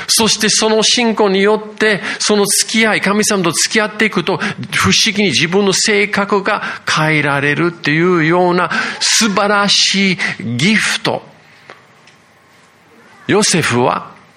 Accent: Yokohama, Kanagawa, Japan; also born or lived in Tokyo; 東京生まれ横浜育ち

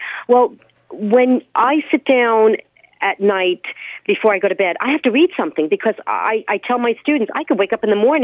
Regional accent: Old Bridge, New Jersey, United States; moved away; I grew up in New Jersey.

